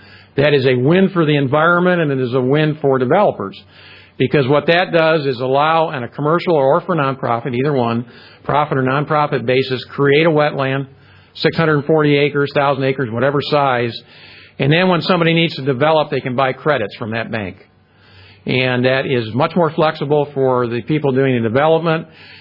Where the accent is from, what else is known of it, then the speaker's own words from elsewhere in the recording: Phoenix, Arizona, United States; I grew up in Phoenix, went to high school in Scottsdale.